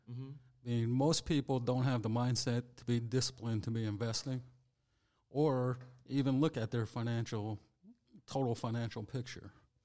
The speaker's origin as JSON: {"language": "English", "region": "Pennsylvania", "country": "United States", "tie": "born or raised there", "said": "Pennsylvania"}